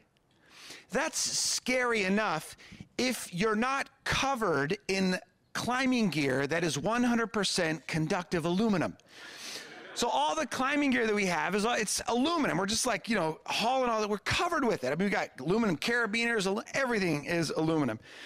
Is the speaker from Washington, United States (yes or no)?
yes; Nine Mile Falls, Washington, United States; you'll read all about what I experienced as a high school student in my hometown of Nine Mile Falls, Washington.